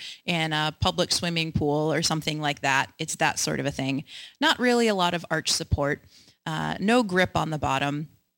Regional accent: Wisconsin, United States; Growing up in South Central Wisconsin, Fridays in Lent always meant the same thing.

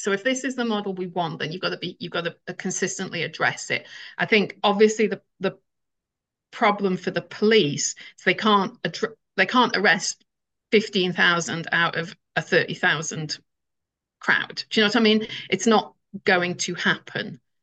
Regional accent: Wales, United Kingdom; I can now say I'm from North Wales and people know what I mean.

